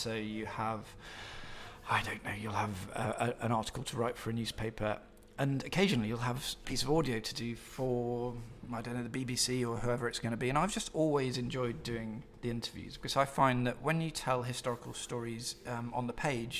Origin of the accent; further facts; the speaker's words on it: West Midlands, United Kingdom; now in London, United Kingdom; I live with my wife and son in West London. I'm from Staffordshire originally, which is a little county right in the middle of England.